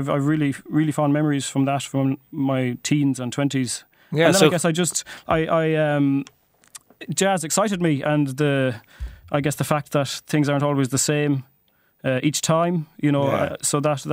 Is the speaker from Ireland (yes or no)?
yes; Galway, Connacht, Ireland; But yeah, we're all Galway. We're from Galway